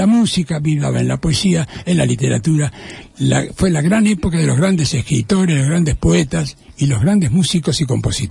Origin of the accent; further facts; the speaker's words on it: Buenos Aires, Argentina; also born or lived in Budapest, Hungary / Córdoba, Argentina / Paris, France; Sí, nací en Budapest, me trajeron mis padres a los 2 años y medio. Me crié en Buenos Aires, viví 14 años en Córdoba y 25 años casi en París.